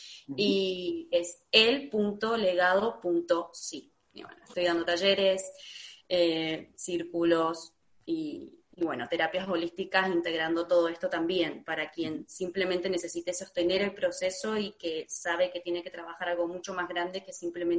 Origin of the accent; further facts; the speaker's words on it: Mendoza, Argentina; soy de Mendoza, Argentina, vengo de los Andes, una tierra muy rica en maestros, en chamanes, en toda esta cosmovisión de los pueblos